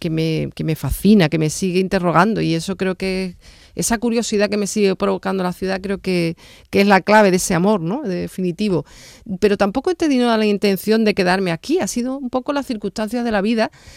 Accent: Seville, Andalusia, Spain; Yo nací en Los Remedios, pero realmente soy de Rochelambert, de un barrio obrero, un barrio moderno.

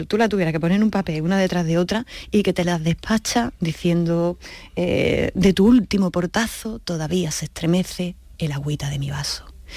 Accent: Jaén, Andalusia, Spain; Yo soy trianera de Jaén, solo decirlo

